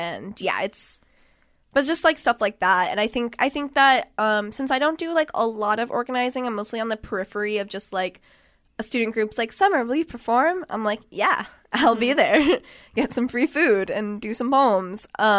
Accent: Israel; growing up in Israel

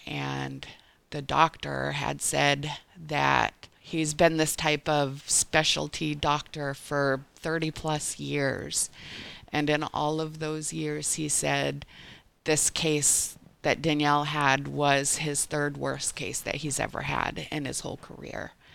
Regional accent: Oregon, United States; also born or lived in Northern California; all the big city violence that growing up in Oregon and Northern California brought.

